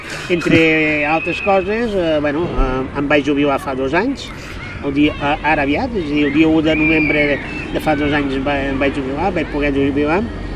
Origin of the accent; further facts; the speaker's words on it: L'Espluga de Francolí, Catalonia, Spain; jo lògicament soc fill de l'Espluga i visc a l'Espluga